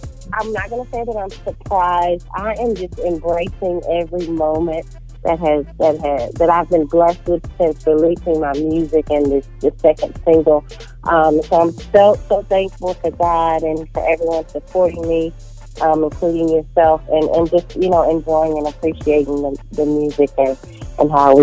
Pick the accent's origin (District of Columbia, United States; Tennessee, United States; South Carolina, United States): Tennessee, United States; Lexington; I'm originally from Lexington, Tennessee. It's a very small town between Jackson, Tennessee and Nashville. And so I grew up in Lexington, very, very small town.